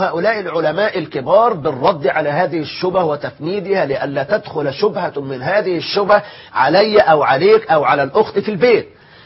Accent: Egypt; أن يقي بلادنا مصر من كل شر وسوء

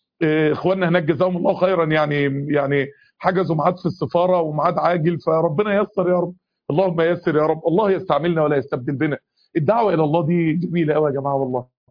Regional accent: Egypt; اتصورت بعده مع الموظفين بتوع كنتاكي عندنا في مصر هنا

